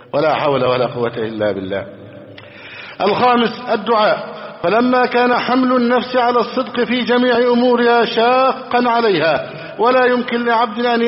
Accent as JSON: {"language": "Arabic", "country": "Egypt"}